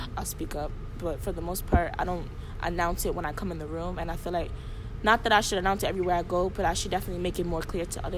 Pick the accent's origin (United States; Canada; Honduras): Honduras; I'm going to announce that I am African American, but I'm also am Honduran.